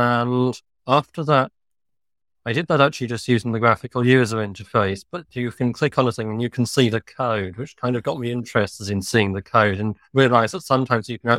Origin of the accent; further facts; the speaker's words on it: United Kingdom; I'm from the United Kingdom.